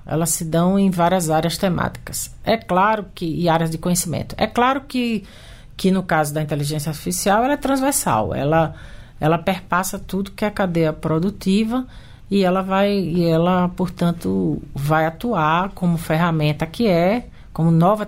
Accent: Pernambuco, Brazil; Para mim é um prazer poder estar falando com a minha terra, com Pernambuco.

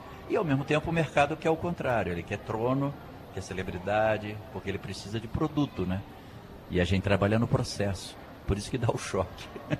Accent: Rio de Janeiro, Brazil; moved away; os amigos meus de Rio, eu sou carioca, né? E vim para cá em 72.

